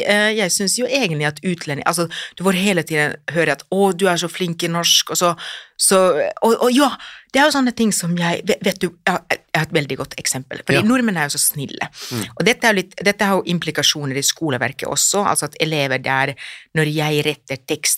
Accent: Finland; accent: Finnish; Norwegian is a second language; moved away as an adult; now in Norway; i og med at jeg har kommet til Norge som voksen, så har jo min finske etnolekt, altså at jeg, alle hører veldig tydelig at jeg kommer fra Finland, jeg kan ikke den her y-lyden

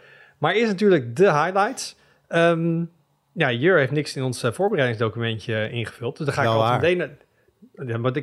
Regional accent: Netherlands; want wij zijn Hollanders en we houden niet van hoge prijzen

